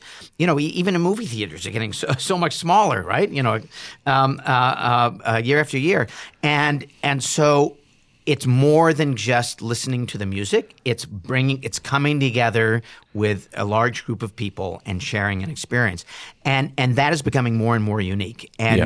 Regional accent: United States; I've never felt so proud of being an American

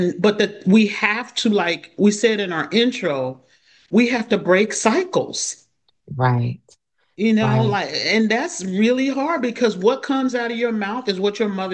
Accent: Evansville, Indiana, United States; If when I say I'm from Evansville, Indiana, people say, "Oh, did you go to Thunder on the Ohio?"

